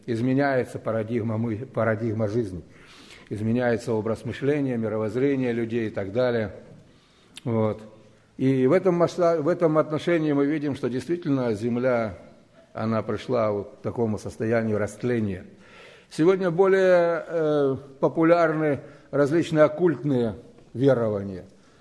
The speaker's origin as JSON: {"language": "Russian", "country": "Ukraine", "said": "я сам с Украины, иногда езжу туда в гости."}